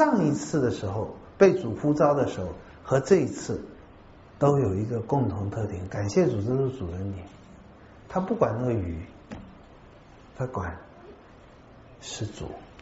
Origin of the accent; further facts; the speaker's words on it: Taiwan; 如果是我们台湾人哈，我们台湾人实在是很能干，但是太现实了